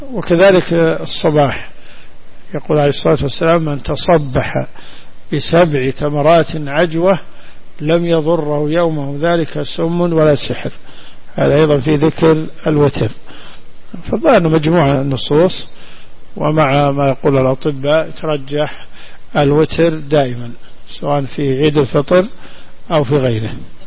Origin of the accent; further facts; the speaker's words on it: Najd, Saudi Arabia; لكن الحمد لله عندنا في نجد يفطرون على التمر